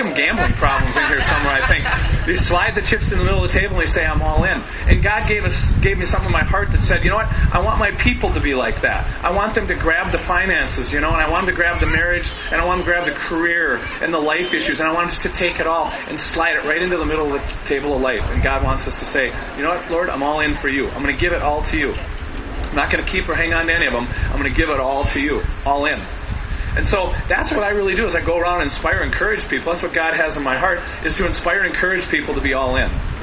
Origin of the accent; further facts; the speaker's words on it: St. Peter, Minnesota, United States; Kind of nerdy for some people, but that's the way I grew up in St. Peter, Minnesota. My parents were farm kids. My uncles, they all were farmers.